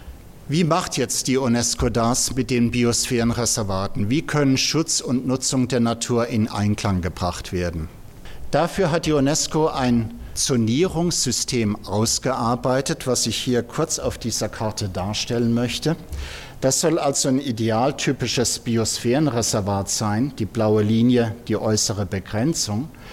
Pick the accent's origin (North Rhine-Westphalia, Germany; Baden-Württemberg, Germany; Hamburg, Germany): Baden-Württemberg, Germany; Freiburg; Ich bin aus Freiburg, ich bin ein kleiner Lokalpatriot, ich liebe den Schwarzwald.